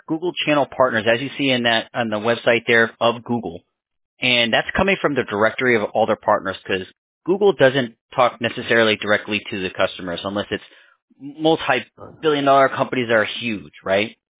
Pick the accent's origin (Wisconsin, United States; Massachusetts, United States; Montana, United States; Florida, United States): Florida, United States; I came from Florida as well, and I'm like, man, totally different.